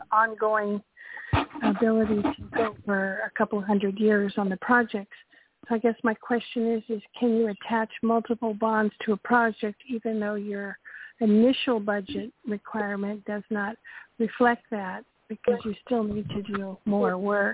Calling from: Santa Barbara, California, United States; I'm calling from California.

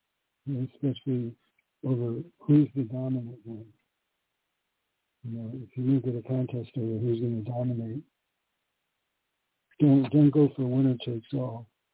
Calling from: New York City, New York, United States; From New York City.

